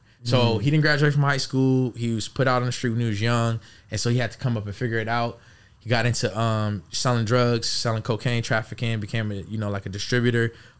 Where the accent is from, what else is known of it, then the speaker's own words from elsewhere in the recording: Los Angeles, California, United States; as they already said, founder of Living Rent Free, born and raised in Los Angeles.